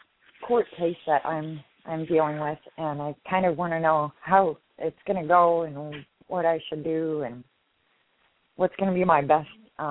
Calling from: Lynnwood, Washington, United States; and I'm from, well, north of Seattle in Linwood.

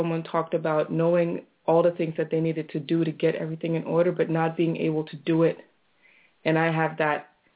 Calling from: Amsterdam, North Holland, Netherlands; I'm calling from Amsterdam.

